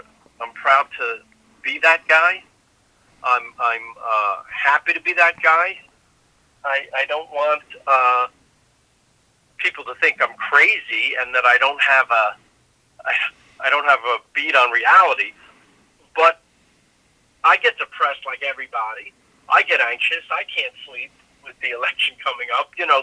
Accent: Queens, New York, United States; You know, we're idiot kids from Queens

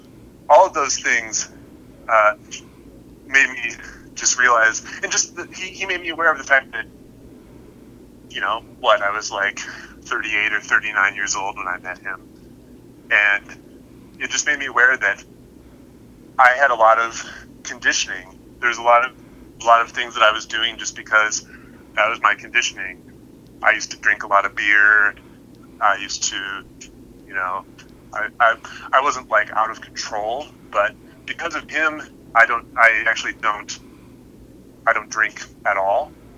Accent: Iowa, United States; That's what we do as Iowans. I grew up in Iowa.

